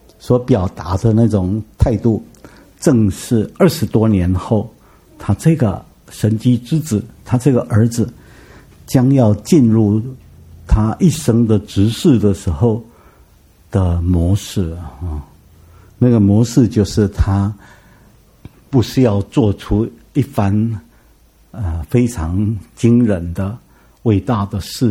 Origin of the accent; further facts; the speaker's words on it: Taiwan; 所以我们台湾人称那个晨星叫做开明启明星